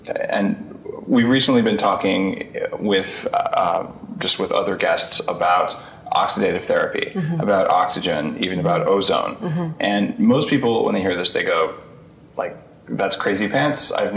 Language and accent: English; New Mexico, United States; actually in my home state of New Mexico